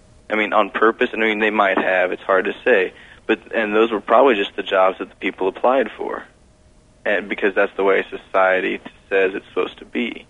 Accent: Newton, Kansas, United States; we come from Newton, Kansas, small town. There's just not a whole lot of black people there.

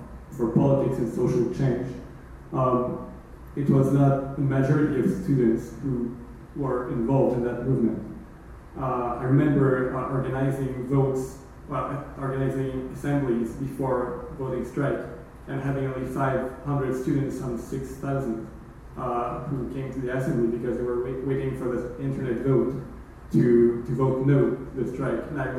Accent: Quebec, Canada; I'm from Quebec, and I was involved in a student association during during the spring of 2012.

